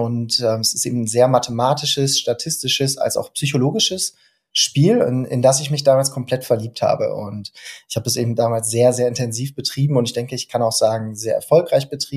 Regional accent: Lohne, Lower Saxony, Germany; moved away as an adult; now in Münster, Germany; Ich bin 35 Jahre alt, verheiratet, habe zwei Kinder und bin wohnhaft in Münster. Ich komme gebürtig aus dem Herzen Niedersachsens, aus dem Landkreis Vechta, genau genommen Lohne, Südlohne. Bin da relativ ländlich im Rahmen einer Handwerker-Großfamilie aufgewachsen

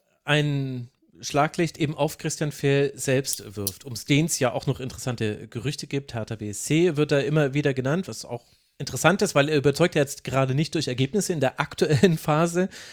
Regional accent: Bavaria, Germany; also born or lived in Middle Franconia / Lower Franconia; ich komme ja aus der Ecke, erst Mittelfranken, dann Unterfranken.

